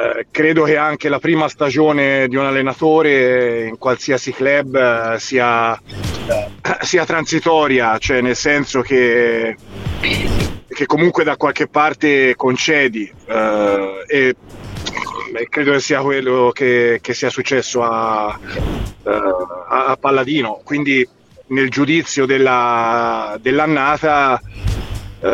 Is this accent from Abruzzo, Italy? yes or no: no; Florence, Tuscany, Italy; da fiorentino ti dico e capisco la mentalità del tifoso fiorentino